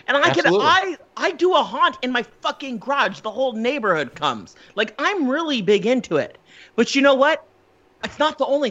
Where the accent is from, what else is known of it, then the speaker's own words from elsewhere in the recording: Texas, United States; born there; You know, it's funny you say that. I was born in Texas.